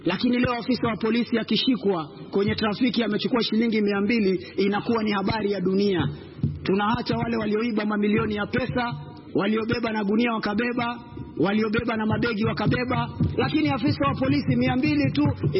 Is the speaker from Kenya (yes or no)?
yes; Kenya